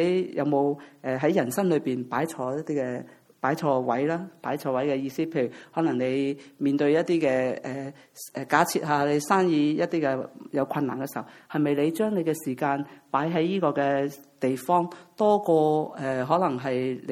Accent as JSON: {"language": "Cantonese", "country": "China", "said": "我哋中國人咧有時好惡毒噶嚇"}